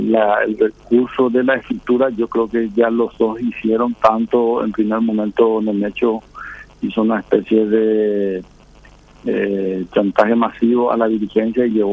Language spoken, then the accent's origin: Spanish; Asunción, Paraguay; yo soy asunceno, viví toda mi vida en Asunción